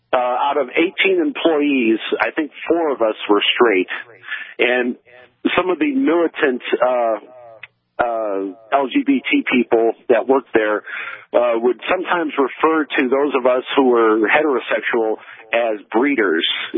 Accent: Chicago, Illinois, United States; First, I grew up in Chicago, okay?

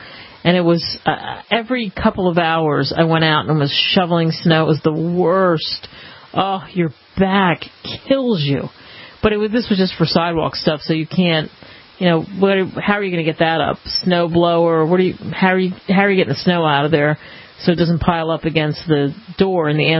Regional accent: Denver, Colorado, United States; I grew up in Denver

